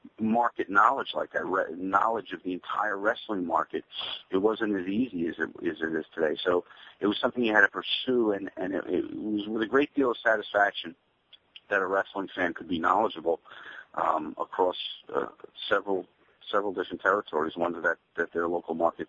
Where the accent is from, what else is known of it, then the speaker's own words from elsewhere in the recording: Northeast, United States; My background, I grew up in the Northeast